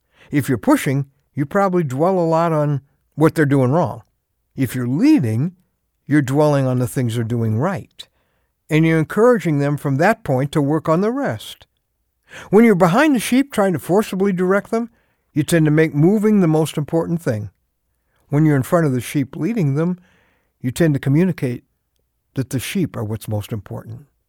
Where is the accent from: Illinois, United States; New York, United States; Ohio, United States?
Illinois, United States; Chicago; which puts City Boy here at a distinct disadvantage. I grew up in Chicago. We didn't have them there.